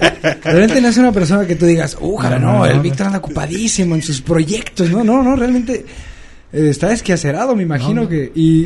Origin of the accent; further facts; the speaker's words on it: Mexico; una bebida que viene como a darnos identidad bien machín como lo que somos como mexicanos